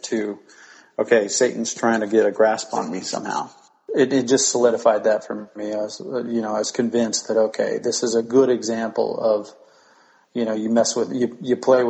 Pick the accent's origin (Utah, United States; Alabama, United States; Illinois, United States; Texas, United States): Utah, United States; Salt Lake City; I'm from Salt Lake City.